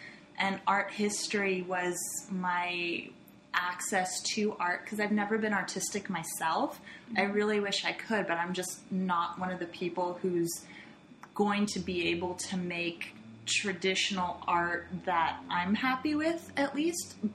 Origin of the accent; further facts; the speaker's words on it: San Diego, California, United States; I am from San Diego originally, but my journey to animation kind of took some time, and I've lived a lot of different places